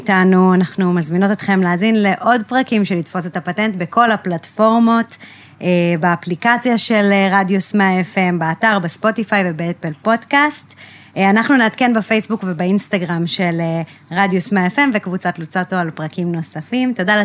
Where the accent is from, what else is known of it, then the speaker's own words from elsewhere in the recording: Tel Aviv, Tel Aviv District, Israel; כתל אביבית, אני מסכימה איתכם